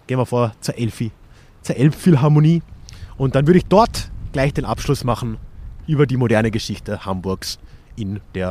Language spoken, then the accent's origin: German; Austria; Ich meine, als Österreicher bin ich das ja doch gewöhnt, ne?